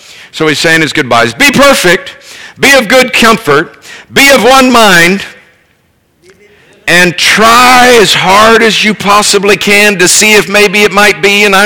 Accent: Tampa, Florida, United States; Well, when I was 15, my first job, born and raised in Tampa, Florida, and my first job was working in the orange groves.

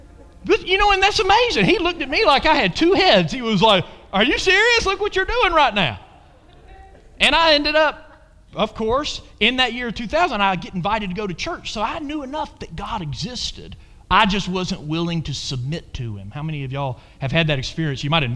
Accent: Athens, Georgia, United States; I was born and raised in Athens, Georgia.

